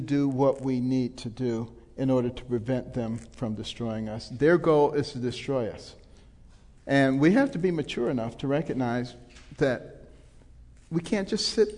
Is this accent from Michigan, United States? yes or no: yes; Detroit, Michigan, United States; also born or lived in Ann Arbor / Baltimore; Growing up in Detroit, you know, going to Yale, a bastion of liberalism, coming back to Ann Arbor, a bastion of liberalism, going to Baltimore, a bastion of liberalism.